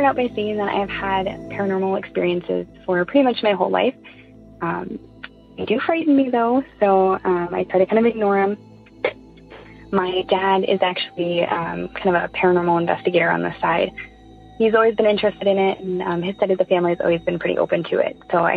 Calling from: Iowa, United States; I'm calling from Iowa.

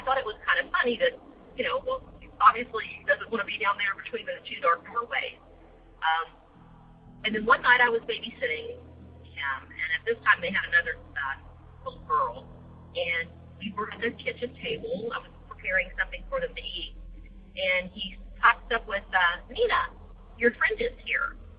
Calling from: Florida, United States; I'm calling you from Florida.

